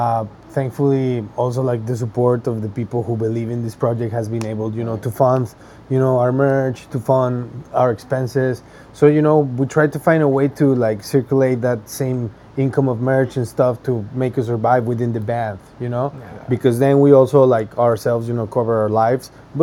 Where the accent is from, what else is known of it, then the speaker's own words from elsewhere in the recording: Mexico; I'm from Mexico.